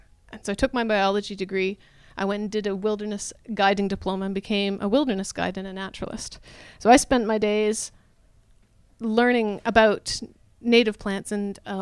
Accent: Canada; Rural Canada, I'm Canadian if you can't tell by the accent

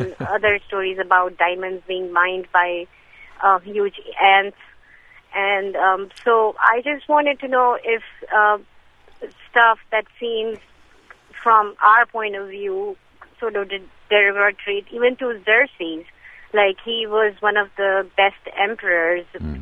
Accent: Pakistan; as I'm from Pakistan, at which that time was India

